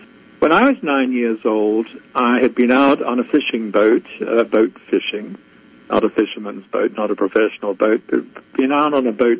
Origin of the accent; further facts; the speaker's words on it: Australia; I'm Australian, we can all swim.